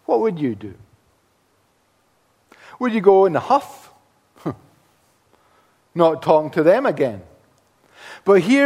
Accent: Scotland, United Kingdom; Now, we are Scottish, we are Presbyterian.

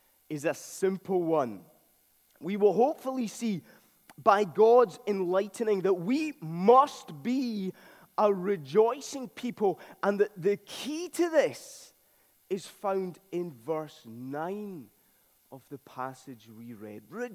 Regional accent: Scotland, United Kingdom; We are Scottish Calvinists.

